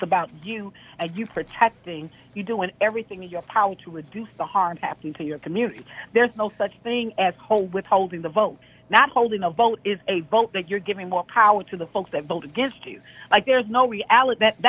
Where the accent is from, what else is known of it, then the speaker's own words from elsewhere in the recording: Deep South, United States; And maybe I am passionate about this because I'm from the Deep South, and I've had family members who have been tortured.